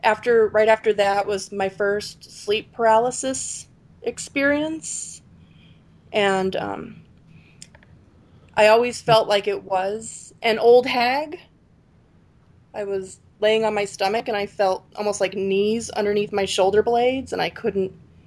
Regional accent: Freeland, Pennsylvania, United States; Well, I grew up in the Pocono Mountains of Pennsylvania, in a little tiny small town called Freeland.

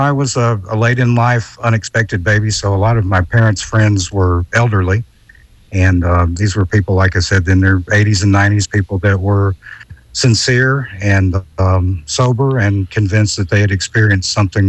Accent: the South, United States; I grew up in the South, so there's a great oral tradition at night after it gets dark, and ghost tales, or in the Southern vernacular, boogers and haints.

